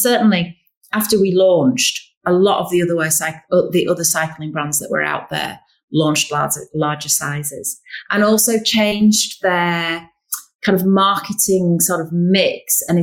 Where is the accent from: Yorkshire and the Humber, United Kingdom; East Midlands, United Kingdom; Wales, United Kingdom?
Yorkshire and the Humber, United Kingdom; originally because we're from Yorkshire.